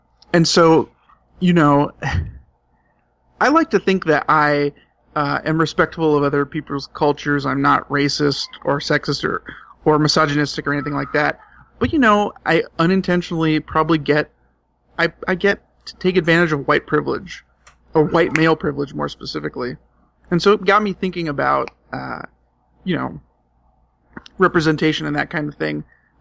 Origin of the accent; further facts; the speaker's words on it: United States; So, you know, I'm American, right?